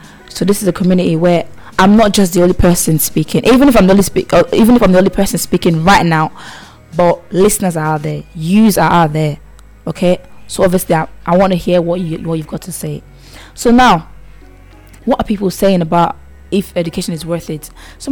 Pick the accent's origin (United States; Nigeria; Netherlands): Nigeria; Well, I'm talking because obviously I came from Nigeria, right?